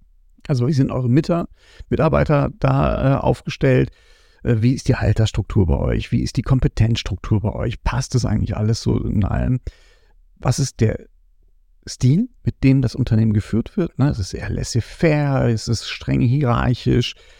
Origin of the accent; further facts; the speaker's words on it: North Rhine-Westphalia, Germany; Und jetzt komme ich mal aus dem Ruhrgebiet